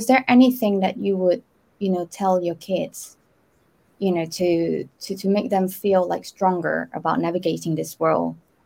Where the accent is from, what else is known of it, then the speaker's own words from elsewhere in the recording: Malaysia; I mean, I grew up in Malaysia, and 11, 12 still very innocent for me, because we were still in primary school.